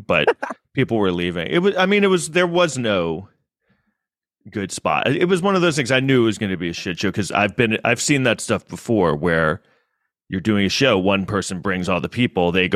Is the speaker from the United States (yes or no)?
yes; Manhattan, New York, United States; I'm white trash. I live in an apartment in Manhattan. I grew up in Manhattan.